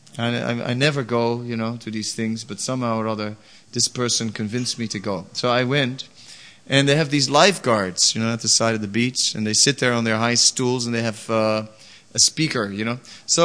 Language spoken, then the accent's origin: English; Netherlands; I'm from Holland, you know, water everywhere.